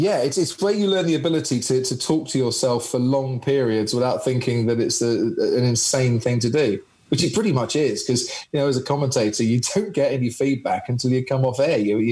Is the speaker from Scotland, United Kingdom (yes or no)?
no; Stevenage, East of England, United Kingdom; born there; I was born in Stevenage. Let's go back 49 years, shall we?